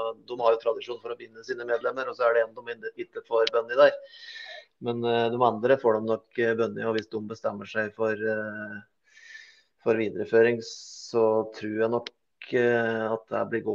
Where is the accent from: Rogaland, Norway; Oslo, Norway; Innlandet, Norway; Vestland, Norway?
Innlandet, Norway; Totenvika; jeg har vokst opp i Totenvika, der er det fint, vet du.